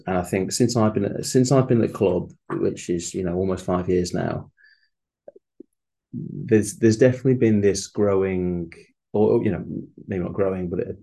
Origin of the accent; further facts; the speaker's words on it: Blackpool, North West England, United Kingdom; I grew up in Blackpool